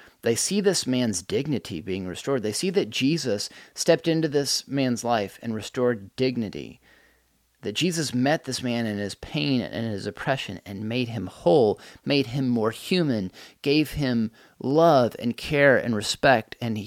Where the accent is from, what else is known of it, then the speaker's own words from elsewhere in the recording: United States; there are things about my value system as an American person, as a human being, that need to change